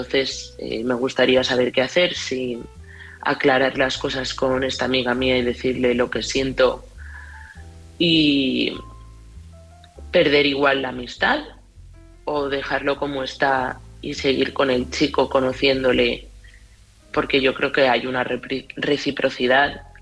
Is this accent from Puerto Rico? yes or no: no; Madrid, Community of Madrid, Spain; de Madrid